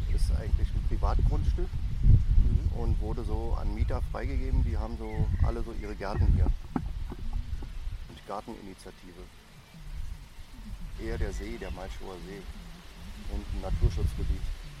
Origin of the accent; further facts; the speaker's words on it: Prenzlauer Berg, Berlin, Germany; eigentlich nicht von hier. Ich komme eigentlich aus Prenzlberg. Wir sind hier seit 2006.